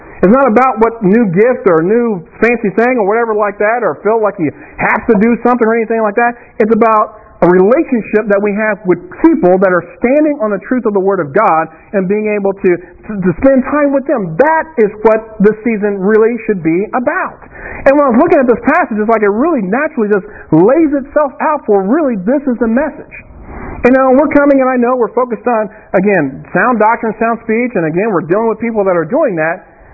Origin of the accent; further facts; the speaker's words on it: Kansas, United States; we had growing up in Wyandotte County in common